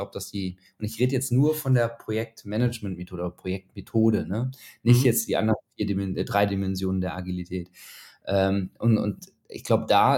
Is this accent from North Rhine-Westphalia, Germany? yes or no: yes; Düsseldorf, North Rhine-Westphalia, Germany; ansonsten, wie gesagt, komme ich aus Düsseldorf